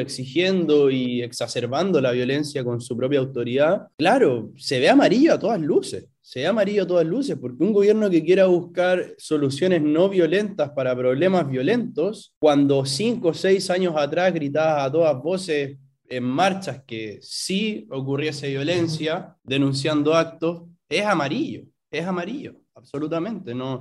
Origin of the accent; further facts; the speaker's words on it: Chile; Pero también como chilenos tenemos que saber dónde se sitúa la anarquía.